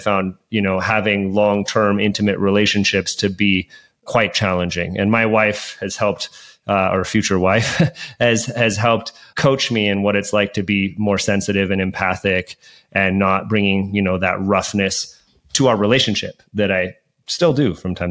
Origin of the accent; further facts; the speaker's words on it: Hayward, California, United States; So I grew up in the Bay Area of Hayward and spent a lot of time in Oakland as well. I lived all over the Bay Area.